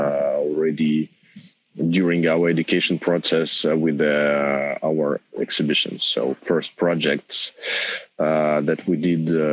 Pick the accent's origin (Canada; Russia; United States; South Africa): Russia; Krasnodar, Krasnodar Krai; English is a second language; and me, I'm from Krasnodar.